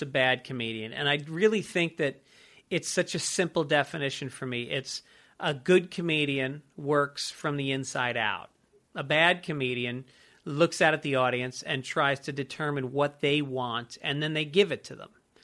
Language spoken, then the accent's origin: English; Ireland; there's something I have to honor as an Irish person.